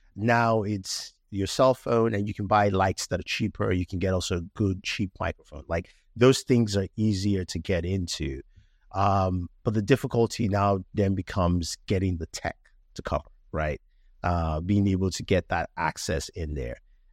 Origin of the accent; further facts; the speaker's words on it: Nigeria; I'm Nigerian, but I'm also Black.